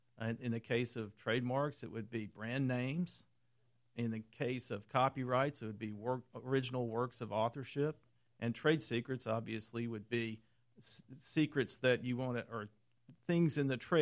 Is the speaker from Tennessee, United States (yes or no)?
yes; Chattanooga, Tennessee, United States; I'm a native Chattanoogan.